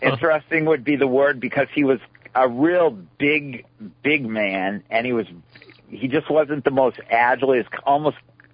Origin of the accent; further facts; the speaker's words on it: Maine, United States; I did. I grew up in Maine. I am from Maine, and I grew up in Maine.